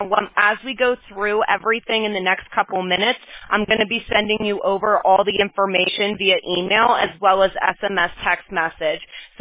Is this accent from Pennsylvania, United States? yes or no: yes; Pennsylvania, United States; I actually grew up on the East Coast, though. I'm from Pennsylvania, so East Coast has a special place in my heart always.